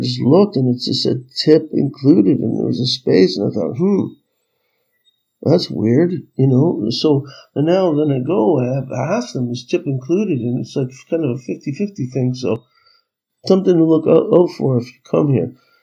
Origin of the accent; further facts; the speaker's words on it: Canada; of course, we're Canadian, so they had no idea who they were messing with.